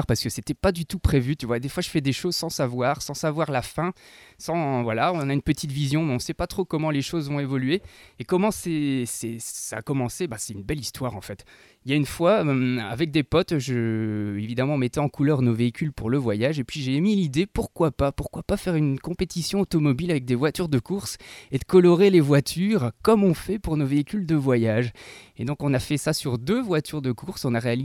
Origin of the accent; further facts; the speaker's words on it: Tournai, Wallonia, Belgium; accent: Belgian; Alors moi je suis originaire de Tournai. Voilà, j'habite du côté de la ville d'Antoin. Nous sommes à 5 minutes de la frontière franco-belge.